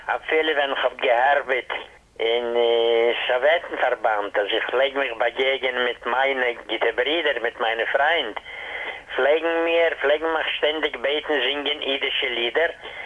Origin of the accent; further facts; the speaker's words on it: Bessarabia, Moldova; born there; German is a second language; Ich bin geboren in Bessarabien. Weißt ihr, also Gegend ist so in Moldova.